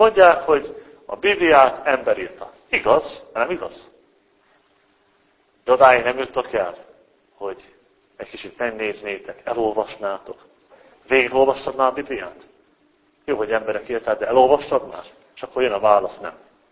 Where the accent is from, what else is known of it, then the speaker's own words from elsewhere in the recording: Debrecen, Hajdú-Bihar, Hungary; debreceni vagyok, hát még ilyet nem hallottam